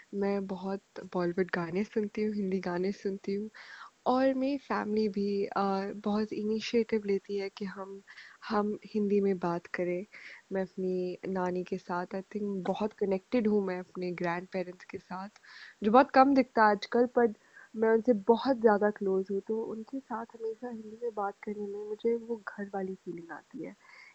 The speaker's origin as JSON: {"language": "Hindi", "town": "Pune", "region": "Maharashtra", "country": "India", "lives_now": "Australia", "said": "मैं पुणे से हूँ, सो मुंबई ज़्यादा दूर नहीं है"}